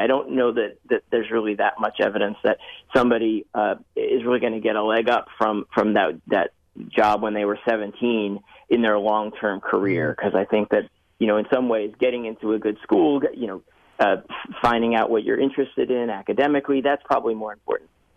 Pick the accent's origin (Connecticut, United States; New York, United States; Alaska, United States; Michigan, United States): Connecticut, United States; I grew up in Connecticut, in rural Connecticut, where we had the tobacco fields